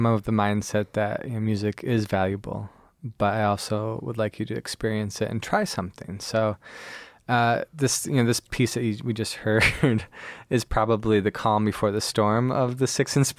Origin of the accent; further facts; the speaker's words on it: Fenton, Michigan, United States; also born or lived in St. Louis; I actually grew up on the east side of the state of Michigan, so around the Flint, Ann Arbor area, somewhere between there, a little suburb called Fenton.